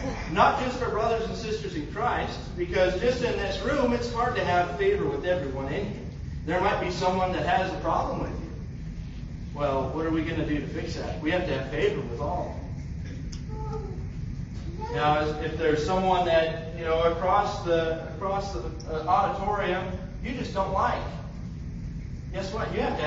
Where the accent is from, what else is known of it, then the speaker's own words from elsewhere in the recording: Texas, United States; I know I'm from Texas, don't shoot me.